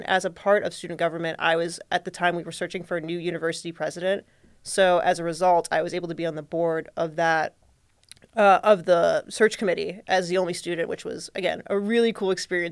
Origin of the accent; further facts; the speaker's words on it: Toledo, Ohio, United States; But so I'm from the Toledo area originally.